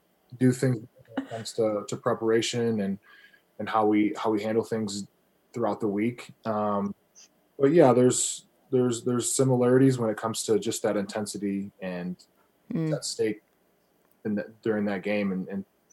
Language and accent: English; Toledo, Ohio, United States; Yeah, so growing up in Toledo, Ohio, I was a Steelers fan